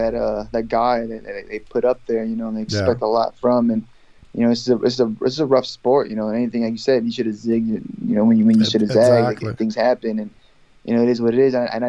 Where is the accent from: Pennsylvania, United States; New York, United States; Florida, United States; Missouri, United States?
Florida, United States; Tampa; Like I grew up in Tampa, Florida